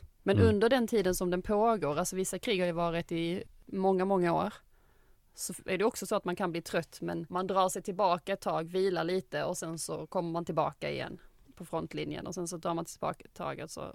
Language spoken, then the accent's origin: Swedish; Skåne, Sweden; accent: Scanian; jag pratar skånska, och för somliga så kan det vara svårt att höra vad jag säger kanske.